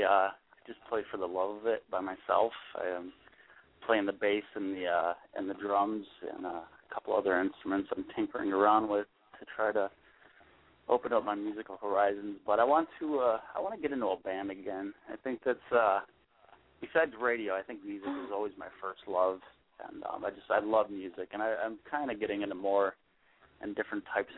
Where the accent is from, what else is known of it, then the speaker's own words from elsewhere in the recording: Buffalo, New York, United States; I was born and raised in Buffalo, but I've been stationed in central New York and then a couple other spots in New York. So I'm a resident born and raised of the entire state of New York.